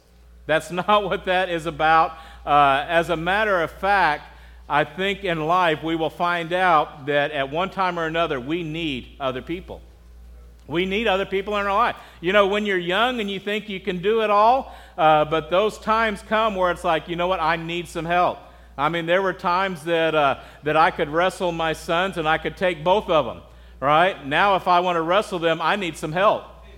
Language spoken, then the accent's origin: English; United States; And you know, being an American, how many of you know we pride ourselves on our independence?